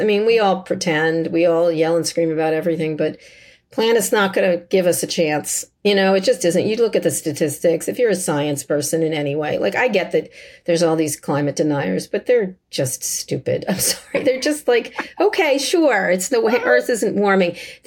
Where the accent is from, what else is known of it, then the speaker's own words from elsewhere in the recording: Philadelphia, Pennsylvania, United States; born there; I was born in Philly, so sell out Philly.